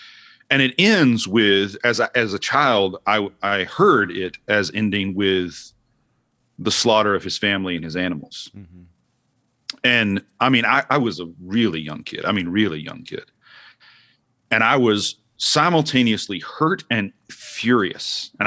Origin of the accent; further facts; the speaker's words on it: Oklahoma, United States; So I'm growing up in Oklahoma. I never thought I would want to be back in Oklahoma weather.